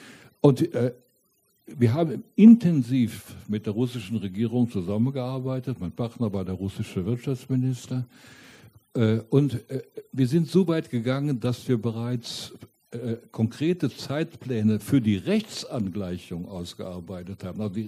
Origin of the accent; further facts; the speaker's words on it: Germany; Ich bin ja aufgewachsen natürlich in der Bundesrepublik der Alten